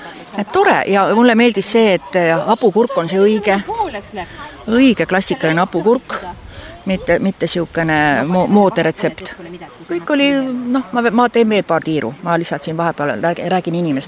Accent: Tallinn, Harju County, Estonia; No ma olen piinlik öeldama Tallinnast.

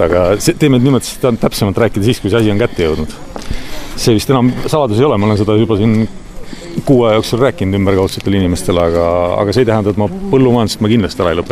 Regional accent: Saare County, Estonia; ma olen siit pärit ja lihtsalt ilus koht on

